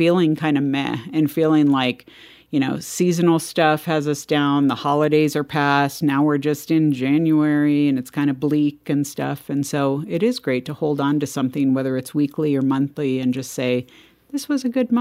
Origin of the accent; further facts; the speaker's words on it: California, United States; accent: Valley Girl; I grew up in California in the 80s and 90s. And basically, that was the era of not that this hasn't continued, but what they used to call the Valley Girl. And just a general California dialect is